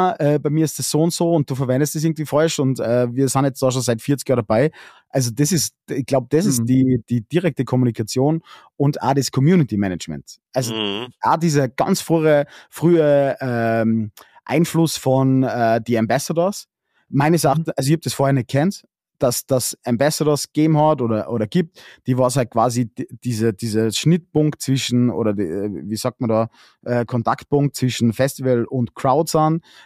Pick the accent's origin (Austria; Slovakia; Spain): Austria; Salzburg; letztendlich sind wir Salzburger Bauern.